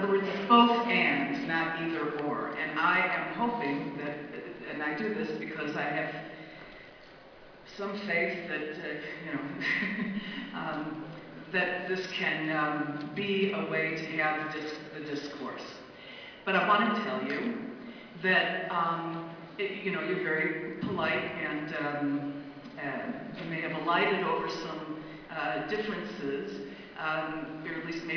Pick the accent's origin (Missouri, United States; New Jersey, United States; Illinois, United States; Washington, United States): Illinois, United States; Chicago; from Chicago.